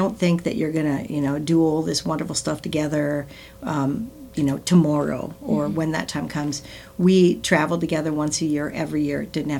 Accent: North Dakota, United States; moved away as an adult; now in Minneapolis, United States; I was 19 when I moved from North Dakota to Minneapolis.

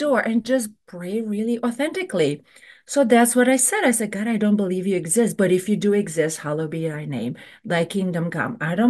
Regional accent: Romania; English is a second language; there's a lot of pressures that are were not necessarily present with me growing up in Romania.

